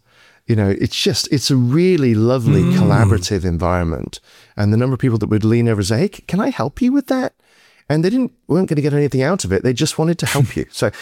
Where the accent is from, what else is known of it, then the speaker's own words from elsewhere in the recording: England, United Kingdom; accent: British; moved away as an adult; now in United States; started my career in England, hence my outrageous British accent, but I now live on the, the west coast of the US.